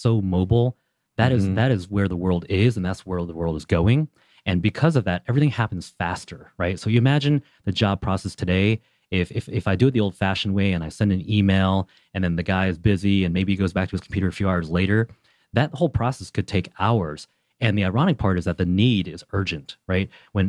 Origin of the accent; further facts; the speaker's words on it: Oregon, United States; also born or lived in Los Angeles; now in Atlanta, United States; Yeah, so I'm actually from the West Coast. I grew up in Oregon, spent time in LA. But I started my last company in Los Angeles and moved it to Atlanta.